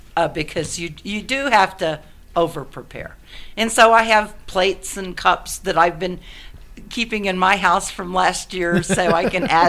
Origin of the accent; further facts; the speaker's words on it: Oklahoma, United States; So, but I'm from Oklahoma. I'm a farm girl from Oklahoma, and we were taught from very early age that you always get over.